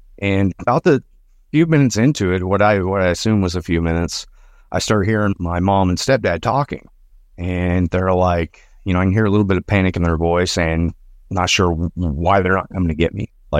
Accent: Arkansas, United States; So I'm from Northwest Arkansas. All these stories pretty much take place in Northwest Arkansas, kind of full spectrum across the board.

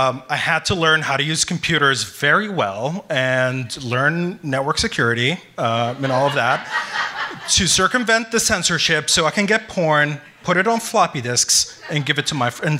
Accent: Saudi Arabia; So I grew up in Saudi Arabia, and as some of you might know, Saudi Arabia is a highly segregated country.

